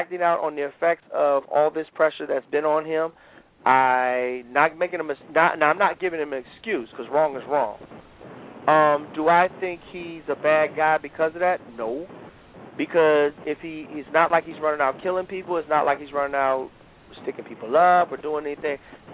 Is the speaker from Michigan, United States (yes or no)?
yes; Detroit, Michigan, United States; You know, I was growing up in Detroit, I wanted that law.